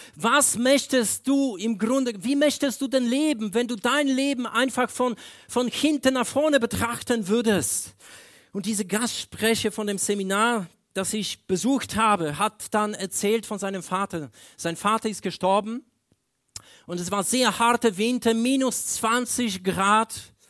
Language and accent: German; Poland; Ich denke über 25 Jahre zurück in meine Heimat in Polen.